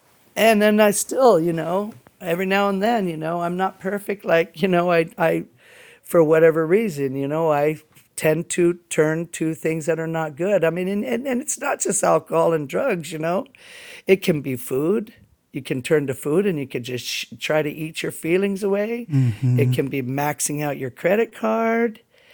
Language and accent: English; Alaska, United States; There was a lot of peer pressure, you know, where I grew up. And I'm from the Bristol Bay region.